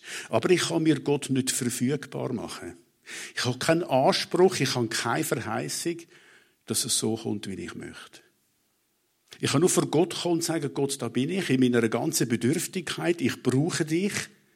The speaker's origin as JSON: {"language": "German", "region": "Zurich", "country": "Switzerland", "tie": "born or raised there", "said": "würde ich gerne ins Zürich-Oberland ziehen, näher zu meiner Familie, wo ich aufgewachsen bin."}